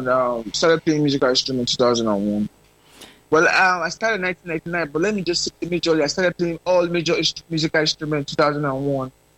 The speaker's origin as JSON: {"language": "English", "region": "southern Nigeria", "country": "Nigeria", "said": "I'm from Nigeria, the southern part of the country."}